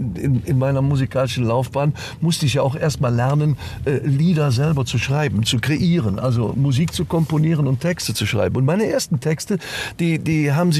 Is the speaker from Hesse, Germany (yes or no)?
no; Schlebusch, North Rhine-Westphalia, Germany; Ich bin in Schlebusch geboren und werde ewig ein Schlebischer Junge bleiben.